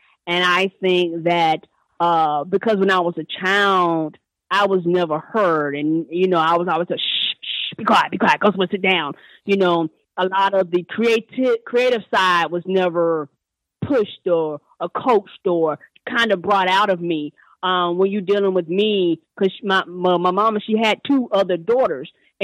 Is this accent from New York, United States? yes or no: yes; Albany, New York, United States; born there; I was born 1979, April the 2nd, 1979. I was born in Albany, New York.